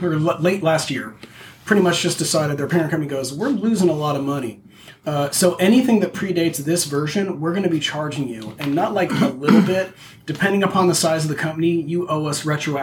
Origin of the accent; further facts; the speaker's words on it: Colorado, United States; You know, so I'm from Colorado originally, and we had a huge boom when I was growing up for all the microbrews.